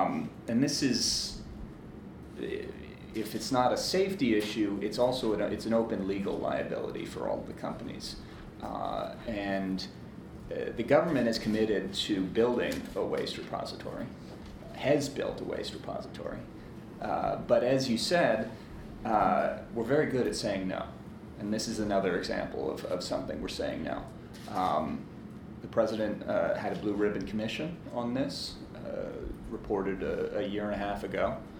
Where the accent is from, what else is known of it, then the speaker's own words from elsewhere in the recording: New Jersey, United States; She was my governor when I was growing up in New Jersey.